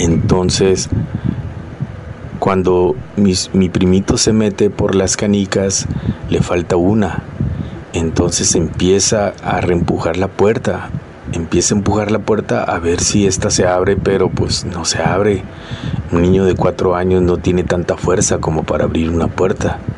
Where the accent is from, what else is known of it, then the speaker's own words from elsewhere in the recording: Los Mochis, Sinaloa, Mexico; now in Tijuana, Mexico; Soy originario de Los Mochis, Sinaloa, aunque actualmente resido en Tijuana, Baja California.